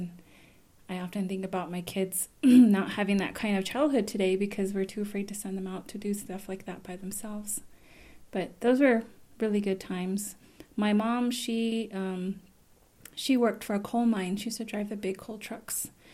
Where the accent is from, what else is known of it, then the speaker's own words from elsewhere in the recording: Waterflow, New Mexico, United States; I grew up in Waterflow, New Mexico with my mom and my stepdad, and we have your typical blended family.